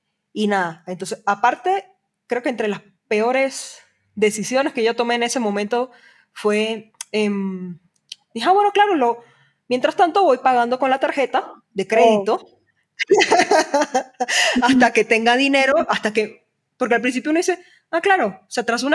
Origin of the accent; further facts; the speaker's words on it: Panama; now in Mexico; Soy panameña, llevo ya casi 9 años acá en México.